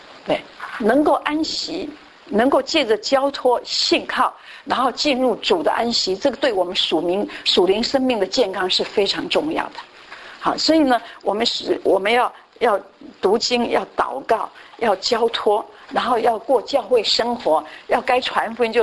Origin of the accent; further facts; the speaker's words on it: Guiren, Tainan, Taiwan; 以前我小时候住乡下，我台南县归仁乡的人哈，然后我住乡下，我们农村乡